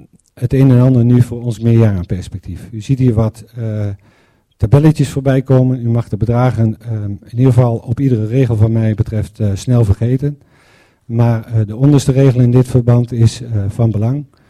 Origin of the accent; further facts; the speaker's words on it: Kampen, Overijssel, Netherlands; Zelf kom ik uit Kampen en die schiet door naar de 50.000.